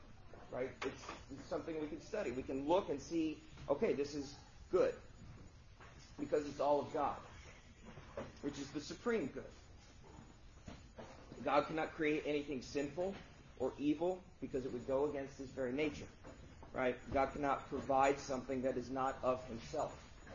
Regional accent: Texas, United States; As a boy growing up in South Texas, right, my dad always used to tell me to keep the door closed

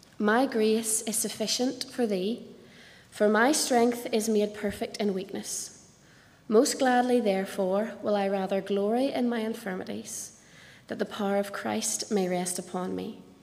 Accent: Ballymena, Northern Ireland, United Kingdom; born there; So I was born in Ballymena, and I was saved early in life.

